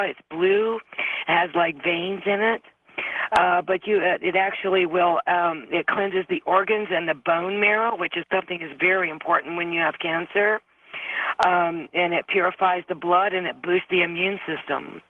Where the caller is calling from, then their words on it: Jacksonville, United States; I'm calling from Jacksonville.